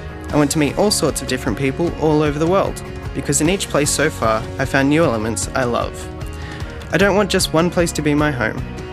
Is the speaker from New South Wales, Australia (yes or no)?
yes; Wellington, New South Wales, Australia; I'm from Wellington, New South Wales. My father's side, like many other Wellington families, have lived in the area for generations.